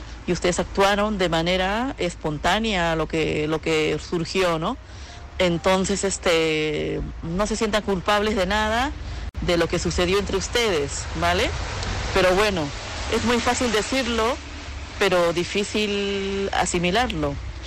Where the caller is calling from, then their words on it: Madrid, Community of Madrid, Spain; de Madrid.